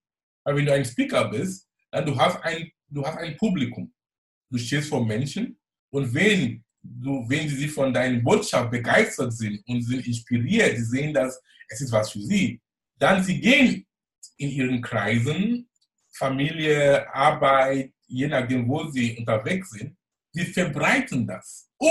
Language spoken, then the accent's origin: German; Cameroon; German is a second language; now in Germany; weil ich komme aus Kamerun ursprünglich, ich konnte kein Deutsch sprechen. Es war wirklich ein spannender Weg, mein Weg hier in einem fremden Land, die Sprache zu lernen